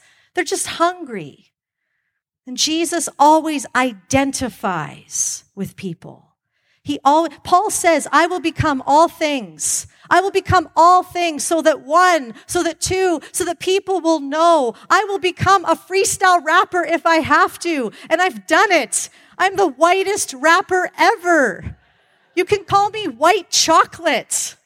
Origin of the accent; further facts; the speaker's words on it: Calgary, Alberta, Canada; I grew up in Calgary back in the day when it was even more conservatively white than it is now.